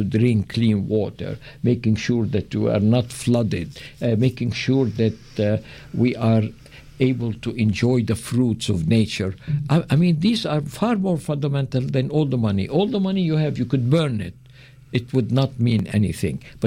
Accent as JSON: {"language": "English", "country": "Lebanon", "moved": "yes", "lives_now": "Canada", "said": "I am from Lebanon, you know, came to Canada and happy I came here, but I care about our people there."}